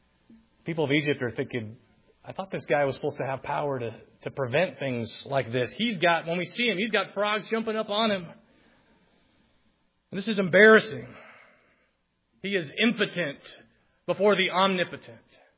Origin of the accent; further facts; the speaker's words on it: Philippines; I grew up in the Philippines. Spiders can get, you know, this big over there.